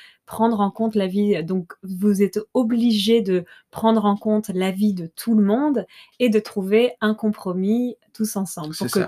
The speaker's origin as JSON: {"language": "French", "country": "France", "tie": "born or raised there", "said": "Et en plus, moi, en tant que Française, j'ai grandi dans un pays où on parle tous la même langue."}